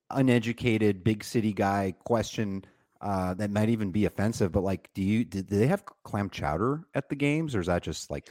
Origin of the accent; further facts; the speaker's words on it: Los Angeles, California, United States; But like, I grew up in Los Angeles. It's about, just about as big of a city as you can get, and not far from Dodger Stadium